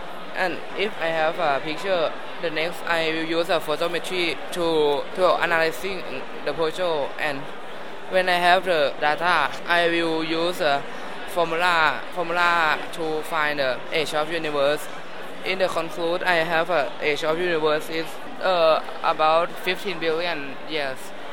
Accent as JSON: {"language": "English", "country": "Thailand", "second_language": "English", "said": "I'm from Thailand."}